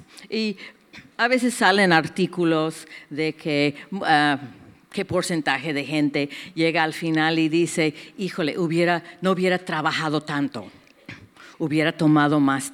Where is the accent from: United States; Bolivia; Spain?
United States; born there; Mi país natal, Estados Unidos, está decayendo de una manera de miedo.